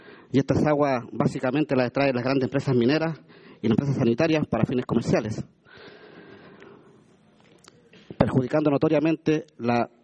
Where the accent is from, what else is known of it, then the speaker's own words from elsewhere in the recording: Antofagasta, Chile; Una situación muy especial vive mi pueblo, dado que estamos insertos en el desierto más árido del mundo